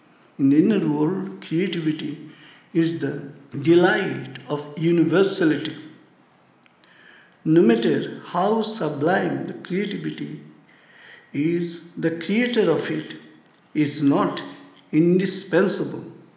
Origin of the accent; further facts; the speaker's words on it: India; Being an Indian, I feel I have the legitimate audacity to declare